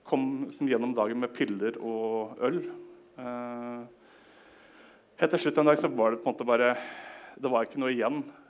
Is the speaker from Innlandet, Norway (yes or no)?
yes; Skreia, Innlandet, Norway; Så jeg vokste opp på Toten, nærmere bestemt Skreia, halvveis Snertingdøl.